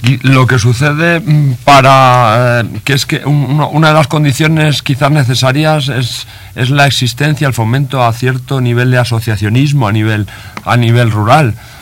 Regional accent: Spain; un poco yo provengo de España

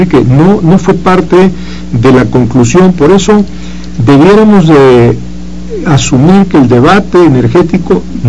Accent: Tabasco, Mexico; lo conozco muy bien porque soy tabasqueño y he sido diputado federal por esa zona.

